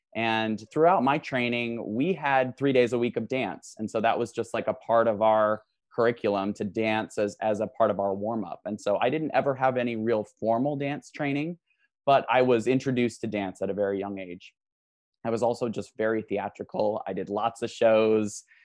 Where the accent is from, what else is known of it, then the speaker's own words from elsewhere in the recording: South Dakota, United States; I grew up in South Dakota, middle of nowhere.